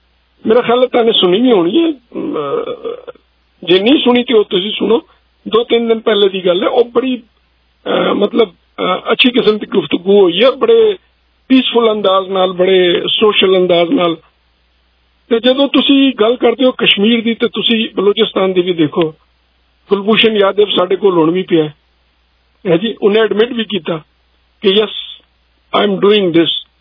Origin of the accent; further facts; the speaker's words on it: Pakistan; first language Pashto; Punjabi is a second language; ਜੇ ਮੇਰੀ ਪੰਜਾਬੀ ਥੋੜੀ ਮਾੜੀ ਜੀ ਹੋਵੇ ਤੇ ਗੁਜ਼ਾਰਾ ਕਰ ਲੈਣਾ, ਕਿਉਂਕਿ ਮੈਂ basically I am Pashtun Pathan and I am speaking Pashtun